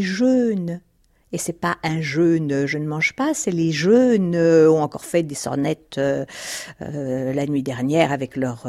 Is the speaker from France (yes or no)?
yes; Belfort, Bourgogne-Franche-Comté, France; born there; accent: Franc-Comtois; je suis née à Belfort. Ma région, c'est une toute petite partie de la Franche-Comté, ma région personnelle. C'est le pays de Montbéliard.